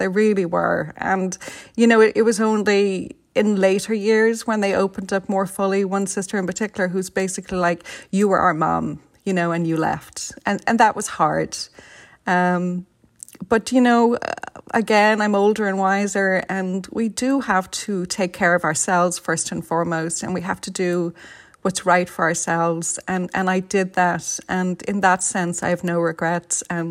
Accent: Phibsborough, Leinster, Ireland; But no, I'm from Phibsborough, not a stone's throw from Cabra. And I followed my childhood friend here.

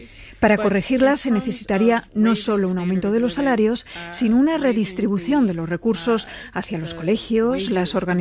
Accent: United States; Estados Unidos es un país saturado de armas. Hay más armas que gente en mi país

